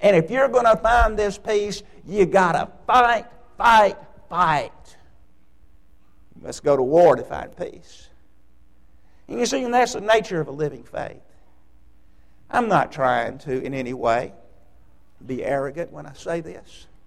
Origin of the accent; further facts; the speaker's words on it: New York, United States; well, no, I'm from New York, and they'd all laugh at that.